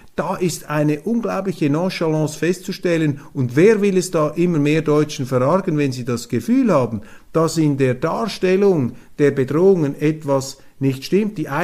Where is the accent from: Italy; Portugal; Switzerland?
Switzerland; dieser Verfassungsschutz ist für mich eine Behörde, die nach meinem Verständnis jetzt als Schweizer einer Demokratie nicht würdig ist.